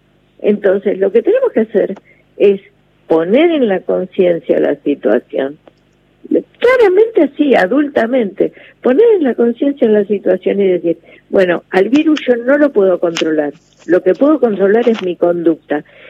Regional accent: Argentina; como ciudadana argentina

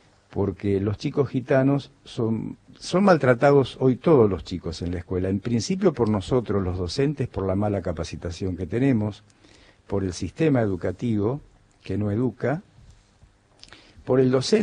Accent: Argentina; somos argentinos

